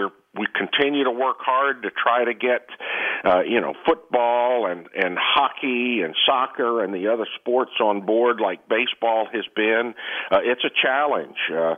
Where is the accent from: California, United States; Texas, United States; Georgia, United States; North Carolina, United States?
Texas, United States; I'm from Texas.